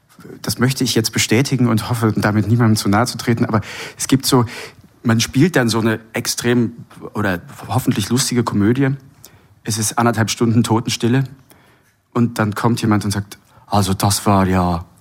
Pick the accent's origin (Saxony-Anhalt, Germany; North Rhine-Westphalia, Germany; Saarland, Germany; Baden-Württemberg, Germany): Saarland, Germany; Ja, ich komme ja, wie gesagt, aus dem Saarland.